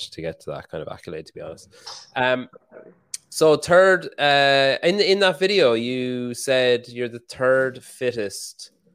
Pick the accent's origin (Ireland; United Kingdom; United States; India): Ireland; accent: Irish; Can you understand my accent? Have you heard an Irish accent before?